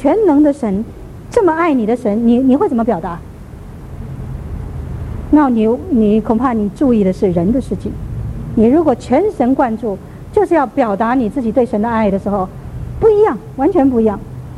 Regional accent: China; 我们中国人也是太保守，有时候明明爱一个人嘛，又常常讲不出来。

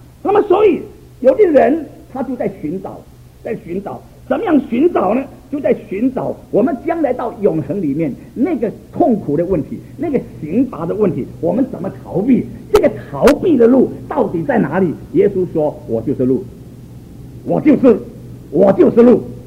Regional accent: Jinjiang, Fujian, China; 在我们家乡晋江要还局的时候

